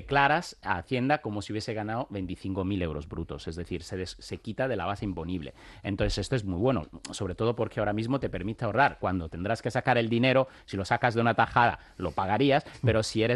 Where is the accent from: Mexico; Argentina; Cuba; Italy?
Italy; now in Spain; aquí estamos en España, pero y estaba en el caso mío, personalmente, que siendo italiano